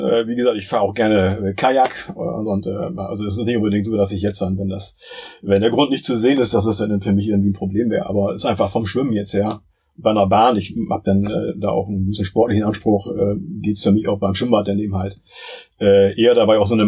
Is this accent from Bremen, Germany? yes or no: yes; Bremen, Germany; now in Berlin, Germany; meine Familie wohnt seitdem dann in Bremen halt und ich bin dann von Bremen aus zum Studium nach Berlin gegangen.